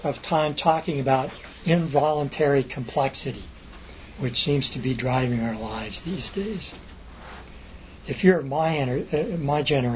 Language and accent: English; Los Angeles, California, United States; There was public transportation that worked, at least where I lived. I grew up in West Los Angeles.